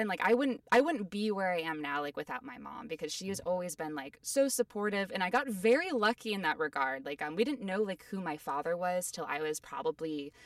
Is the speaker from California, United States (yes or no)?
no; Ohio, United States; also born or lived in Cleveland, Ohio; So I'm originally from Ohio. I was born in Cleveland.